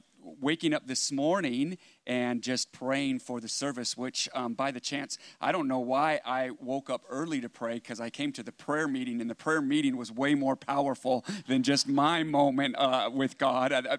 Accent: Escondido, California, United States; born there; I was remembering that I was born in Escondido.

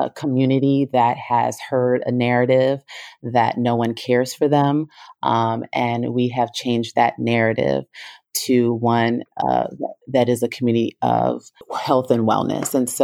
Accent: Los Angeles, California, United States; I am from South LA, and I'm definitely been excited to really share my fundraising skills with for my community.

